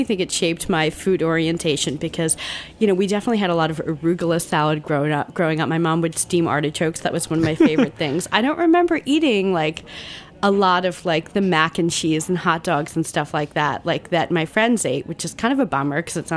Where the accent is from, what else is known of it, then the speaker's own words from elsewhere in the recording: New Jersey, United States; I grew up in Central Jersey.